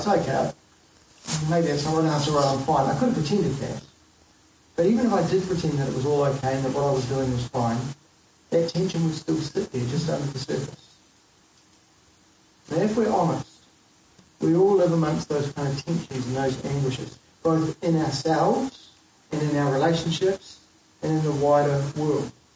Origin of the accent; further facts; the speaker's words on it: Canterbury, New Zealand; So I grew up in North Canterbury. I went away, and then I came back many years later.